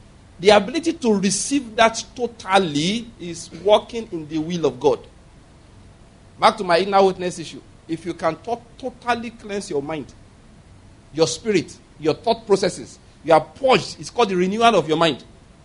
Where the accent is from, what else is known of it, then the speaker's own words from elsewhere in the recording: Ondo, Nigeria; my father was born in Ondo State. I was born in Ondo State. That means I'm second, third, fourth generation, seventh generation Ondo State man.